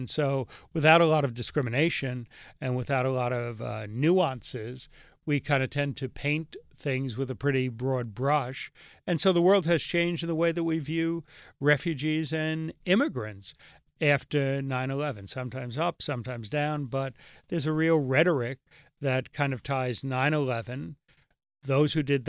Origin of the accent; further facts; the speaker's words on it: Bronx, New York, United States; I'm from the Bronx. So that's, I don't want to know the facts. I'm just in favor of the Bronx